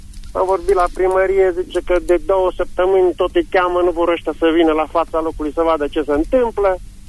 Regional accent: Mileșel, Mureș County, Romania; Localitatea Mileșel, comuna Crăiești, Crăiești de Câmpie, nu de Târnăveni.

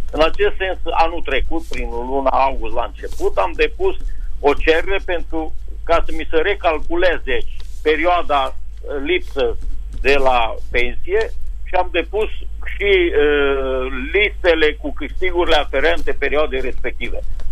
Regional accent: Târgu Mureș, Mureș County, Romania; De aici, de Târgu Mureș.

